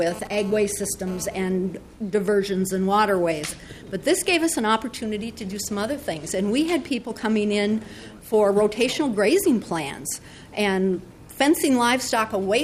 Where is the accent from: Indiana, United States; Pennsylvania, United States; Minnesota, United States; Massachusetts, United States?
Minnesota, United States; I was raised on the Long Prairie River. I moved away, and now I'm back. My house is on the Long Prairie River again.